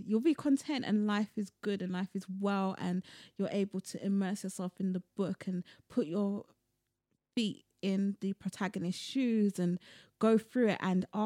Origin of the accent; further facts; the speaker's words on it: London, United Kingdom; though I was born and bred in London